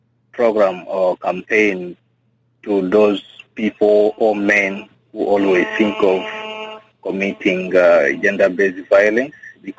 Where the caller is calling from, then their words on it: Juba, Central Equatoria, South Sudan; You have connected with … from Labar here in Juba.